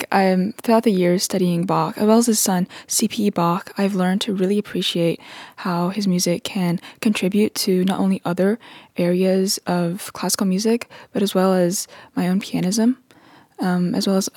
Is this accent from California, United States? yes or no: no; Cumming, Georgia, United States; I'm from Cumming, Georgia.